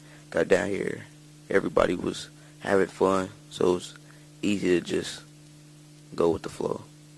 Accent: Kansas City, Missouri, United States; from Kansas City, Missouri.

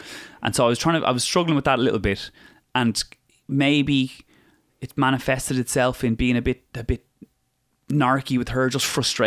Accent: Ireland; it's not currency in Ireland because we're all Irish

